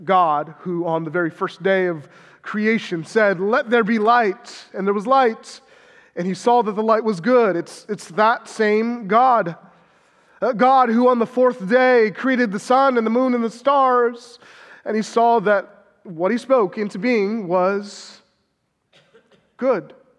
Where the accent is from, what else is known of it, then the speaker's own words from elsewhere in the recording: California, United States; and I'm from California, so we talk a lot about government deception when we talk about daylight savings.